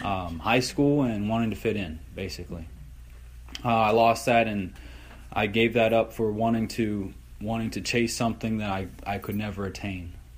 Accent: Steubenville, Ohio, United States; And a little bit about me. I was born and raised in Steubenville, Ohio. I was born in a great Christian home, very loving family.

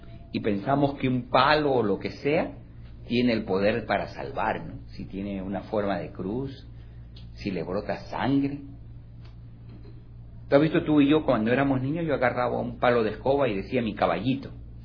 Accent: Peru; yo soy del Perú y puedo hablar del Perú.

